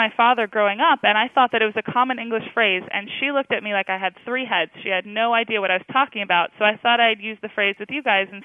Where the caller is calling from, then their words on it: New York, United States; I'm calling from New York, New York.